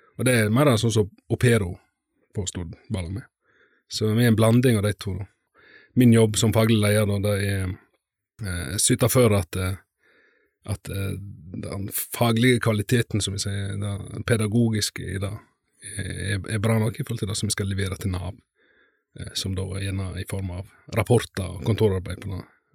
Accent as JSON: {"language": "Norwegian", "town": "Kaupanger", "region": "Vestland", "country": "Norway", "tie": "born or raised there", "lives_now": "Rolsnes, Norway", "said": "Jeg er jo fra Kaupanger, fra Sogndal, så det er jo ikke, største plassen da. Men da jeg vokste opp på et byggefelt oppe i skogen der. Nå har jeg flyttet til Rolsnes på Skjærgården"}